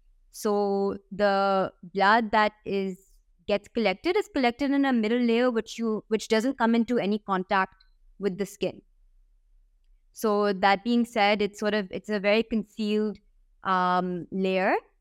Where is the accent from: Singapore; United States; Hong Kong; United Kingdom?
Hong Kong; So I'm born and brought up in Hong Kong. And I ended up going to boarding school